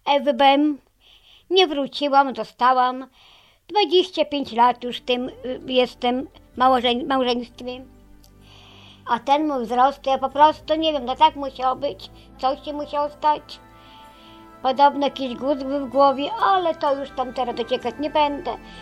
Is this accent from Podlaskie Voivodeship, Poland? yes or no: yes; Zaleszany, Podlaskie Voivodeship, Poland; Pochodzę z małej miejscowości Zaleszany, w województwie podlaskim, mini Michałowo.